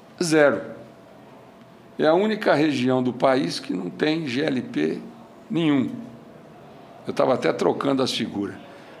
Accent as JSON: {"language": "Portuguese", "region": "Mato Grosso do Sul", "country": "Brazil", "said": "Mas nós somos de Mato Grosso do Sul, nós somos de Mato Grosso, do Centro-Oeste"}